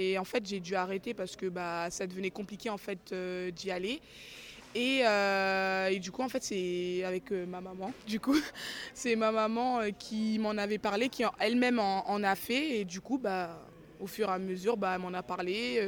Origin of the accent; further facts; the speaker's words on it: Margny-lès-Compiègne, Hauts-de-France, France; j'ai 25 ans, je suis originaire de Picardie, plus précisément, à Marnier-les-Compiègne, et je suis basketteuse professionnelle.